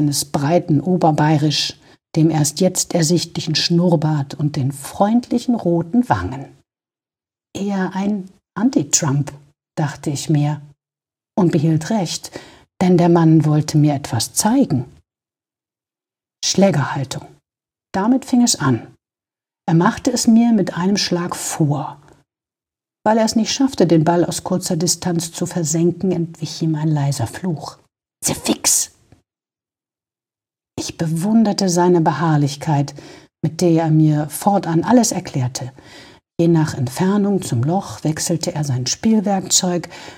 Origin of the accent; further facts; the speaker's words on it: Syria; Wo ich herstamme, in Syrien, ist Golfspielen eine Tätigkeit für die berüchtigte Bourgeoisie, Politiker und Staatsmänner